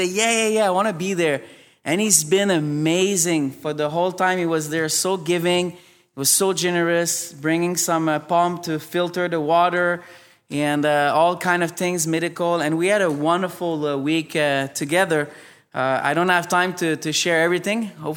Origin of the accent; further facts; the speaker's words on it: Montreal, Quebec, Canada; now in Hamilton, Canada; I grew up in Quebec. I'm from Montreal, but 2 years ago, my wife and I, basically God put this on our heart to move here in Hamilton.